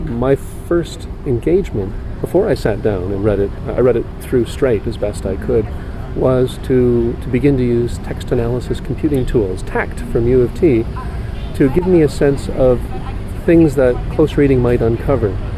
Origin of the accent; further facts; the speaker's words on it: Edmonton, Alberta, Canada; I grew up in Edmonton, which is a far way, especially if you go back to 20, 30 years ago, a very far way even by air from larger centers where conferences then would take place.